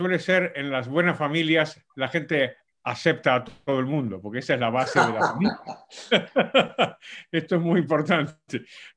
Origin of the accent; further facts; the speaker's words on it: Argentina; accent: Spanish; now in Madrid, Spain; Efectivamente, tengo un acento español después de 43 años en Madrid, pero es verdad que lo voy modulando y cuando hablo con argentinos se me va pegando, vuelvo a las raíces, ¿no?